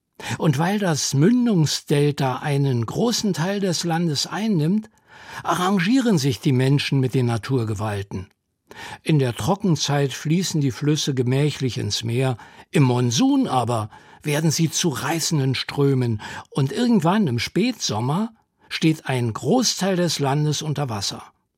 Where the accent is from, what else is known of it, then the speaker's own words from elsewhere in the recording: Frankfurt an der Oder, Brandenburg, Germany; Selbst die Brücke in meiner Heimatstadt Frankfurt an der Oder verband sich in meiner Kindheit mit dem Versprechen von Weite und Welt.